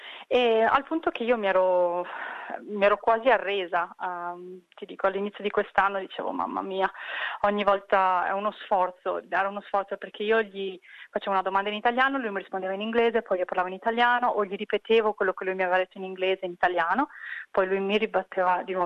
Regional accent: Bassano del Grappa, Veneto, Italy; now in Australia; io sono italiana, vengo da Bassano del Grappa, quindi dal Veneto. Sono qui in Australia da 12 anni

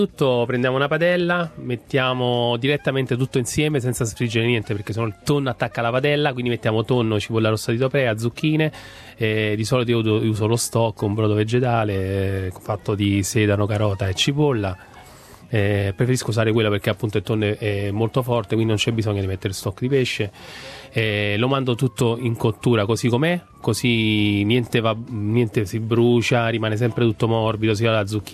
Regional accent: Naples, Campania, Italy; E il pesce perché sono napoletano, quindi mi piace il pesce.

